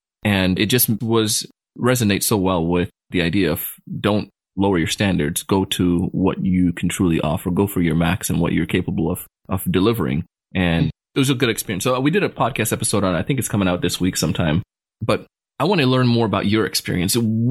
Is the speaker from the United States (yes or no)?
no; Jamaica; moved away; grew up in a not so, let's say, economically challenged background. We had an economic challenge. We moved from Jamaica to here